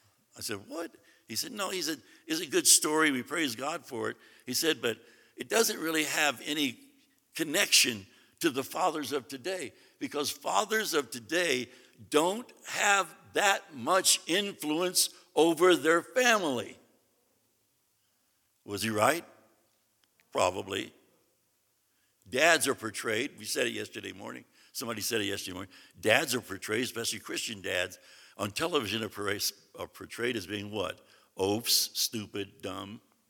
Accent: the South, United States; Now, if I'm getting a little excited, I'm from the South. We do that a lot, okay?

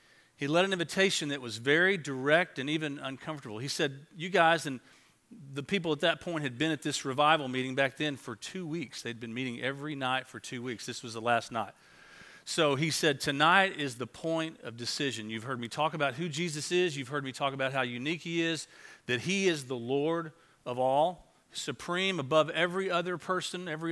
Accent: Tyler, Texas, United States; I grew up over in Tyler, Texas

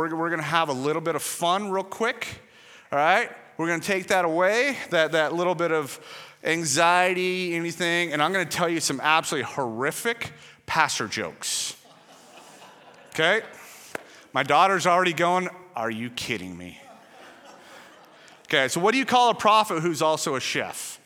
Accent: Lynden, Washington, United States; I grew up over in Linden about 15 years ago. Gosh, no, it's longer than that. It's too long ago. So 16, 17 years ago, I moved over to Wenatchee area.

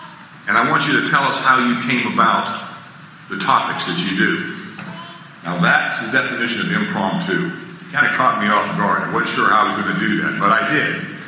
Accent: Weirton, West Virginia, United States; I'm born and raised in Weirton.

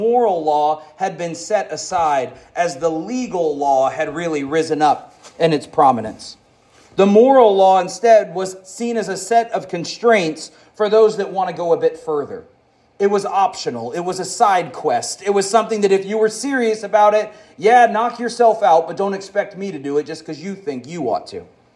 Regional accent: the South, United States; I grew up in the South, where segregation and slavery were legal

